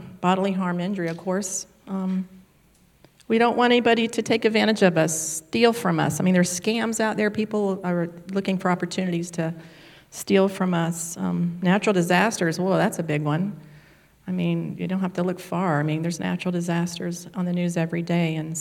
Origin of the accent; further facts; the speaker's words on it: Miami, Florida, United States; I grew up in Miami. We had a lock on the door. We kept our windows open because we had no air conditioning.